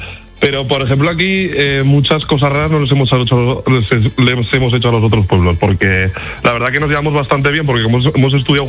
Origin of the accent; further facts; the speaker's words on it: Zuera, Aragon, Spain; Pues vengo de Zuera, con Z, no fuera, ¿eh? Zuera